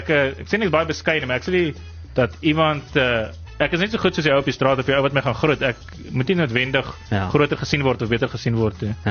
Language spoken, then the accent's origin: Afrikaans; Bredasdorp, Western Cape, South Africa; born there; Bredasdorp. Weet jy of jy weet waar dit is? Ek dink daar waar die map nog nie woorde op het nie.